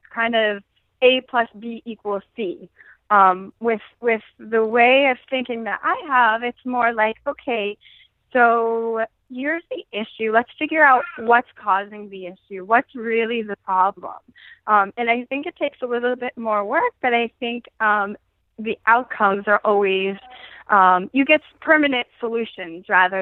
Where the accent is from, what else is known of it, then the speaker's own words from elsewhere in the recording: Pittsburgh, Pennsylvania, United States; I am from Pittsburgh, Pennsylvania.